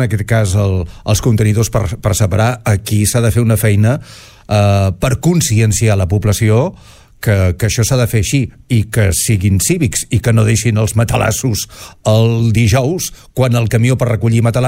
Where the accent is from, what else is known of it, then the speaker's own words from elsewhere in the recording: Catalonia, Spain; perquè sóc del Baix Empordà